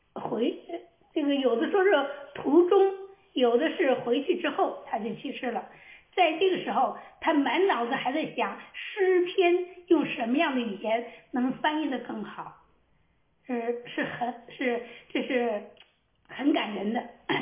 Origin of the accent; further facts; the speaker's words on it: Hebei, China; 我是从河北出来的